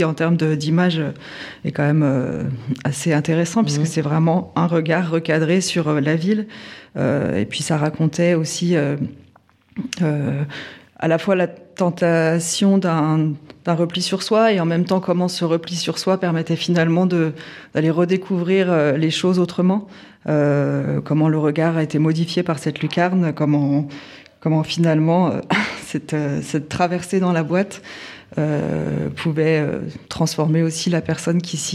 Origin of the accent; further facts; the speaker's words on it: Nanterre, Île-de-France, France; born there; mon père est hongrois, ma mère est française, mais moi je suis née à Nanterre, j'ai eu le droit à un prénom hongrois.